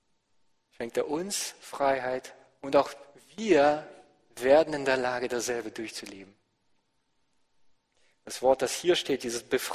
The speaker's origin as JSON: {"language": "German", "town": "Volgograd", "region": "Volgograd Oblast", "country": "Russia", "tie": "born or raised there", "moved": "yes", "said": "meine Geburtsstadt, wo ich herkomme, war mal der Schauplatz einer sehr, sehr großen Schlacht. Eine der größten Schlachten im Zweiten Weltkrieg. Damals hieß die Stadt noch Stalingrad."}